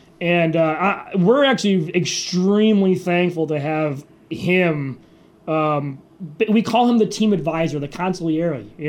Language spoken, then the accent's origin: English; Yankton, South Dakota, United States; I'm from Yankton.